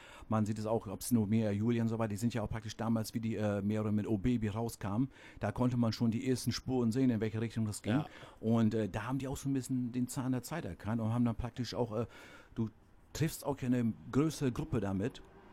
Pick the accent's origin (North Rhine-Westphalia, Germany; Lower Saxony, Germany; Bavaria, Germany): Lower Saxony, Germany; Ostrauderfehn; Also gebürtig komme ich aus Ostrauderfehn.